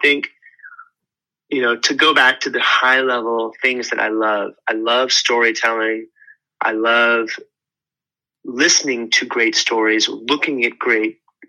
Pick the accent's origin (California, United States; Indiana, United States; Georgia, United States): California, United States; And I grew up in the Bay Area where technology and Silicon Valley and that whole culture was really, you know, at the essence of the place where I grew up.